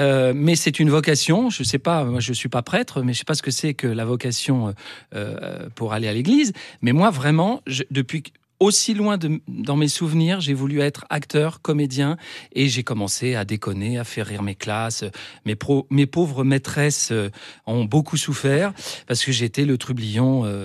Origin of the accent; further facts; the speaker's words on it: Le Havre, Normandy, France; moved away; c'est peut-être parce que je suis parti du Havre.